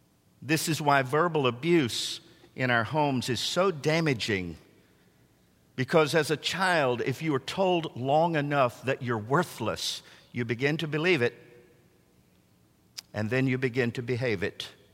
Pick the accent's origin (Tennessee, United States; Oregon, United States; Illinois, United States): Tennessee, United States; Or as we used to say growing up in Middle Tennessee, it's horse sense.